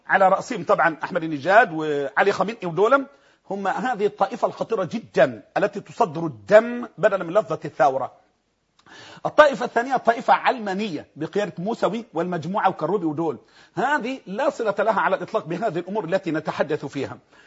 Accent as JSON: {"language": "Arabic", "country": "Egypt", "said": "لأن عندنا في مصر مشاريع تشيع جاهزة يا دكتور"}